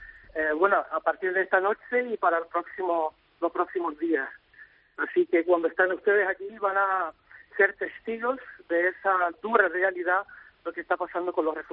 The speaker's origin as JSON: {"language": "Spanish", "town": "Las Palmas de Gran Canaria", "region": "Canary Islands", "country": "Spain", "accent": "Canarian", "said": "Yo soy un adoptado de una familia en Las Palmas de Gran Canaria y mi acento es canario."}